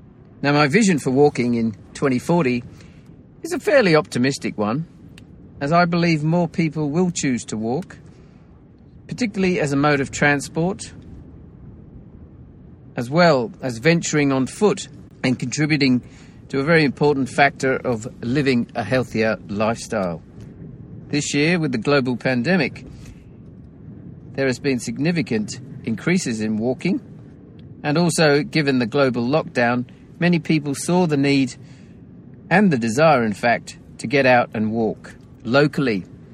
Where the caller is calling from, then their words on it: Tasmania, Australia; I'm calling from Tasmania in Australia. I'm currently working on a destination action plan for the beautiful little coastal town of Bishano, where I live on the east coast of Tasmania.